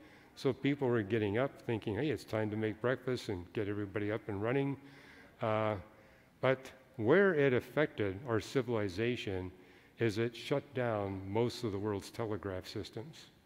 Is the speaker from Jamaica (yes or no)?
no; Canada; I grew up in Canada, so I saw it quite frequently.